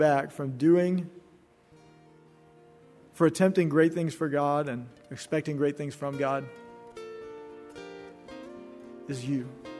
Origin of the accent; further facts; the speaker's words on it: South Carolina, United States; and I was from South Carolina, and it made me feel right at home